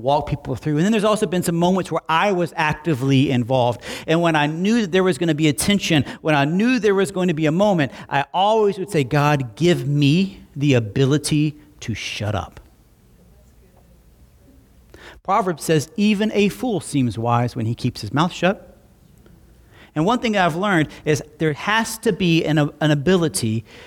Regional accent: Alabama, United States; I'm from Alabama, you speak in my language.

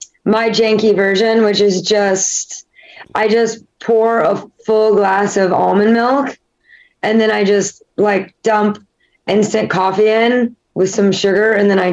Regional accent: Indianapolis, Indiana, United States; now in Los Angeles, United States; I'm from Indianapolis.

